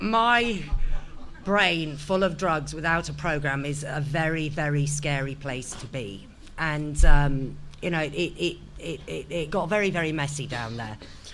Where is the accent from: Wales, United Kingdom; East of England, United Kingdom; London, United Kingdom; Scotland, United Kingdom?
East of England, United Kingdom; And I was from Hertfordshire.